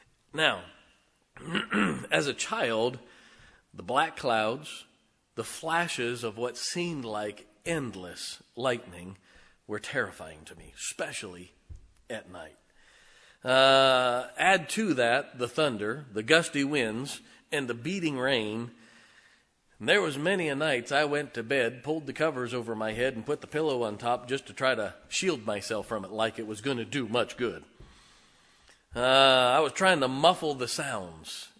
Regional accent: Tornado Alley, United States; I grew up in Tornado Alley. I have seen scores of them.

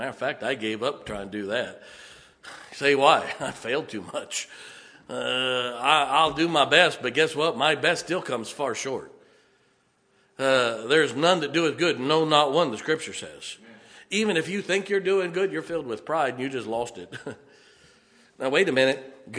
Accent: Canton, Ohio, United States; I grew up in Canton, Ohio. I got saved at Canton Baptist Temple and baptized at Central Baptist until I left for Bible college.

